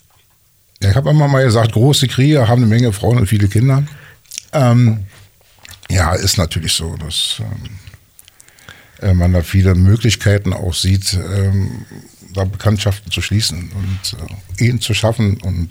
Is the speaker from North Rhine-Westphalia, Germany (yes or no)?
no; Berlin, Germany; born there